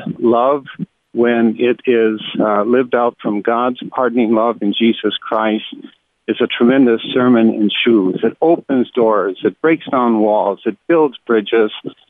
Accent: Greenville, Wisconsin, United States; I grew up in Greenville, Wisconsin, and I grew up in the years of Vince Lombardi.

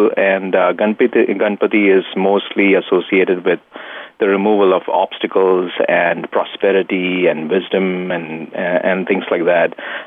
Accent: Mumbai, Maharashtra, India; Where I grew up in Mumbai, where this is celebrated with a lot of fervor for almost 10 days

